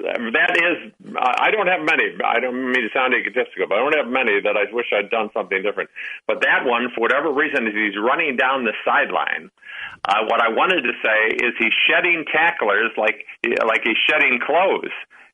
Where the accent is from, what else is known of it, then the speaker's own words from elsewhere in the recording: Chicago, Illinois, United States; And my whole life, from the time growing up in Chicago, listening to Jack Brickhouse or whoever it might be